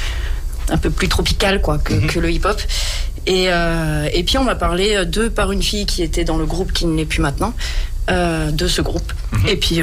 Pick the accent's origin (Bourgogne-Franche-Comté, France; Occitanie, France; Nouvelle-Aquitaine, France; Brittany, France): Bourgogne-Franche-Comté, France; Dijon; now in Grenoble, France; Donc à la base, moi, je viens de Dijon.